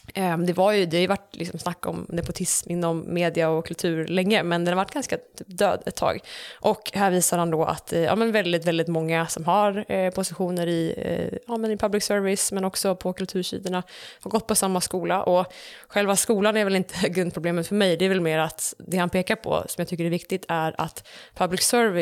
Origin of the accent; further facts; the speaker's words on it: Falköping, Västra Götaland County, Sweden; Så att jag då som också är från en liten stad känner ofta att det här ja, men det behöver snackas mer om. För att när jag bodde i Falköping där jag växte upp